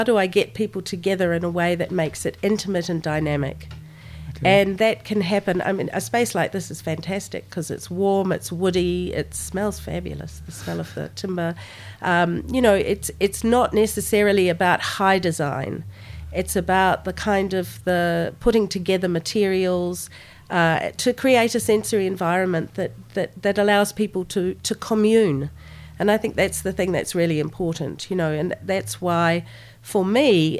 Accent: New Zealand; My background is Lebanese, and I know that even growing up in New Zealand as one of the only Lebanese or foreign family in a small town in New Zealand

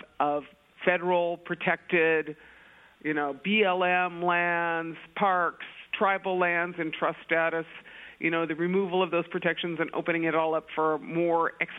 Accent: United States; I'm not from Standing Rock. I'm from a reservation a little bit east of there, but I've worked with the Standing Rock tribe.

